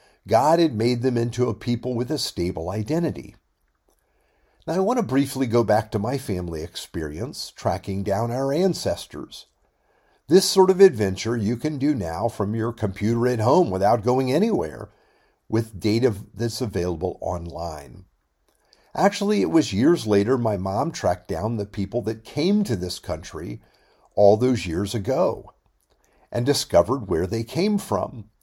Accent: Florida, United States; born there; I could say that my family is from North Carolina, or I was born in Florida, I'm a Floridian.

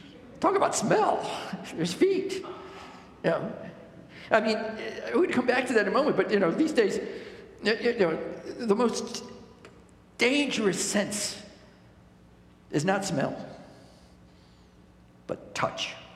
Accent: Chicago, Illinois, United States; I'm from Chicago. We got nice things in Chicago.

